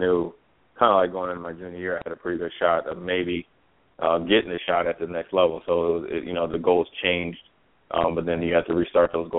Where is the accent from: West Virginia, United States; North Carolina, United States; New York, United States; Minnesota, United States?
Minnesota, United States; Minneapolis; I grew up in Minneapolis